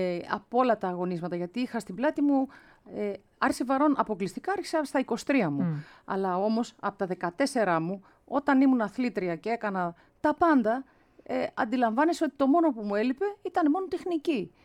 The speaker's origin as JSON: {"language": "Greek", "country": "Greece", "said": "Με το που πήγα εκεί, γεια σας ήρθα, είμαι από την Ελλάδα"}